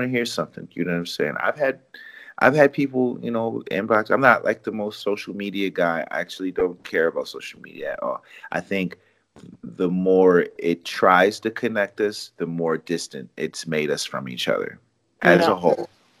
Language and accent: English; Rochester, New York, United States; I'm not from New York City. I'm from upstate, which is about four hours away. Rochester's about 4.5 hours away from New York.